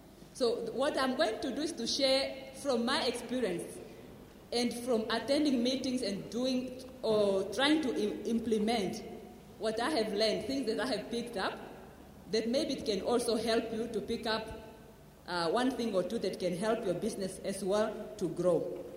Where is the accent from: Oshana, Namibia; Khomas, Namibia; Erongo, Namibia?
Khomas, Namibia; Windhoek; I'm from Windhoek, Namibia.